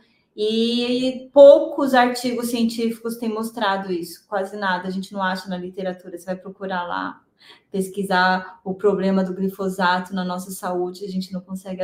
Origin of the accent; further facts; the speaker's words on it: São Paulo, Brazil; Eu gosto de feijão carioca, que eu sou paulistana